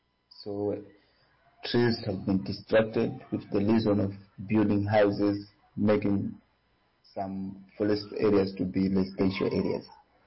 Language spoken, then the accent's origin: English; Malawi; English is a second language; moved away as an adult; now in Angola; I'm from Malawi, and now I'm in Angola